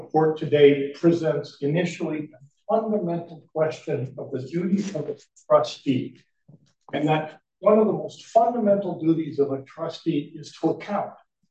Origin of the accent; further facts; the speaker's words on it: Mankato, Minnesota, United States; I'm an attorney from Mankato, Minnesota